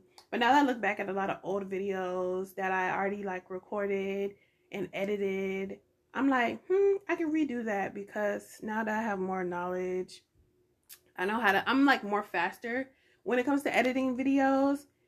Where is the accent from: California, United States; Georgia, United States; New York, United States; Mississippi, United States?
Georgia, United States; growing up in Georgia, like Atlanta, I'm not new to Atlanta